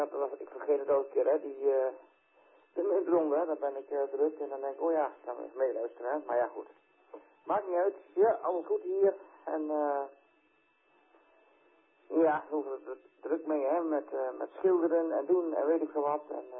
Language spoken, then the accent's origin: Dutch; Netherlands; Maar wij komen als Nederlanders in ieder geval voor Foxtrot 4 Foxtrot